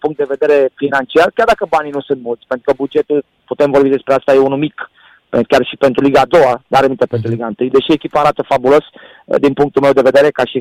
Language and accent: Romanian; Hunedoara, Hunedoara County, Romania; born there; eu sunt născut în Hunedoara